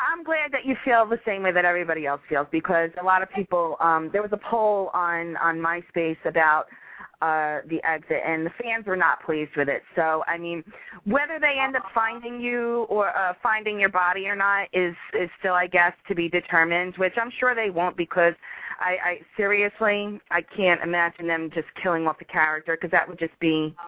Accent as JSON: {"language": "English", "region": "New York", "country": "United States", "tie": "born or raised there", "said": "I mean, I grew up in New York, so, I mean, it's really no big deal to me."}